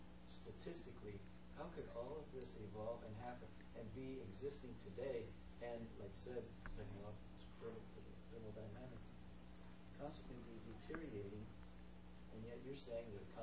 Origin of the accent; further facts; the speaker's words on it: Boulder, Colorado, United States; I grew up in Boulder, Colorado